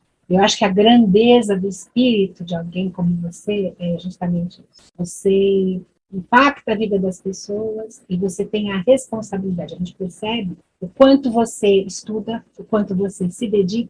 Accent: São Paulo, Brazil; now in Curitiba, Brazil; Eu moro em Curitiba, eu sou de São Paulo, mas eu moro em Curitiba há mais de 20 anos, eu adotei essa cidade e adoro.

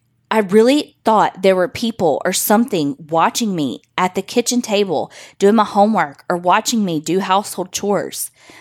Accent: Texas, United States; I'm from Texas.

